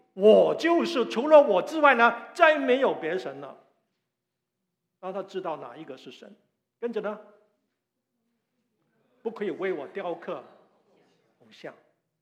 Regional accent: Guangdong, China; 如我们广东话有句话说啊

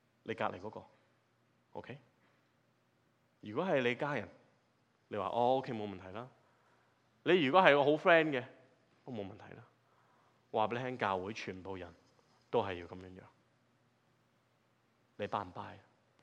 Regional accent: China; 可能我们中国人有时更加是习惯这套，是吧？兜弯来讲话的，是吧？

